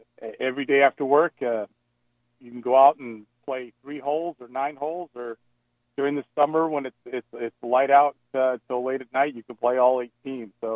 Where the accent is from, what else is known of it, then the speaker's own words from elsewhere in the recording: Connecticut, United States; also born or lived in Virginia; So I grew up in Connecticut, high school in Connecticut, and the first golf courses were on the shoreline of Connecticut, and then moved down to the D.C. market in college, went to Virginia Tech